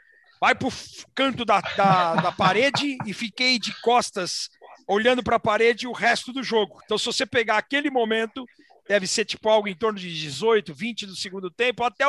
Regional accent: São Paulo, Brazil; Eu que sou daqui de São Paulo.

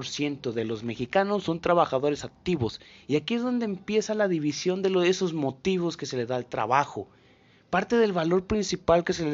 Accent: Mexico; Y ese es el valor que el mexicano le tiene al trabajo, como gente trabajadora que nace en mi país.

